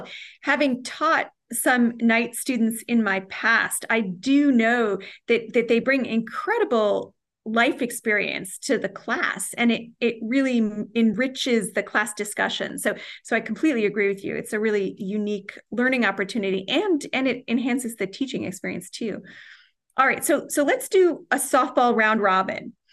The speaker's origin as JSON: {"language": "English", "region": "New Jersey", "country": "United States", "tie": "born or raised there", "said": "I'm also from New Jersey. I grew up in North Jersey."}